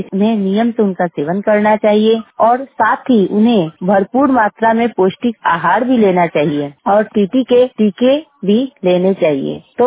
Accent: Sonpur, Bihar, India; मैं सोनपुर में की रहने वाली हूँ

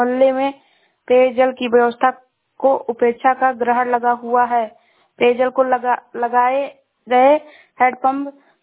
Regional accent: Shravasti, Uttar Pradesh, India; मैं जिला श्रावस्ती से हूँ।

